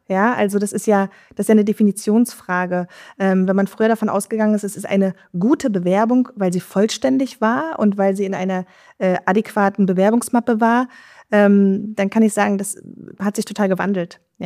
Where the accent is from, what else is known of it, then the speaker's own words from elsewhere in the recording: Northern Germany, Germany; wir kommen jetzt aus Norddeutschland, ne?